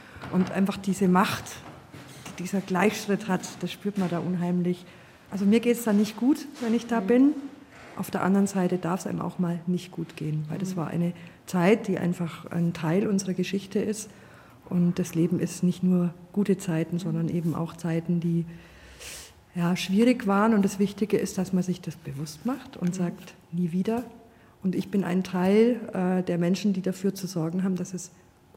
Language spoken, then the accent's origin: German; Nuremberg, Bavaria, Germany; Also ich komme aus Nürnberg und da gibt es ja das große Aufmarschgelände, die große Straße.